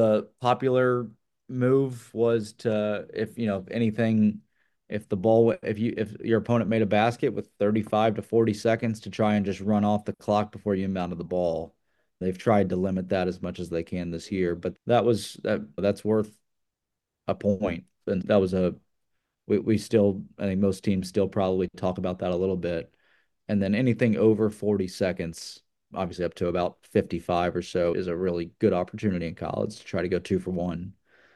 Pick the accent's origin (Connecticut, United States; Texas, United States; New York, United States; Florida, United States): Texas, United States; Dallas; I'm from Dallas. I grew up going to nearly SMU, every SMU home game growing up.